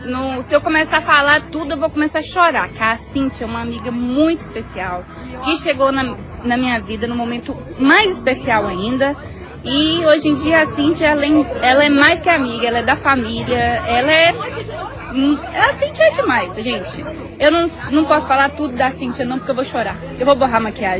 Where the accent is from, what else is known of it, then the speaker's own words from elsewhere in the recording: Itaiomi, Minas Gerais, Brazil; Ai, gente, Itaiomi é minha terrinha, amo demais.